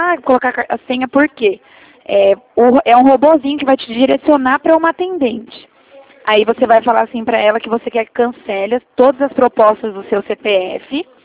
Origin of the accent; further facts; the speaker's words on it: Atibaia, São Paulo, Brazil; Eu sou de Atibaia.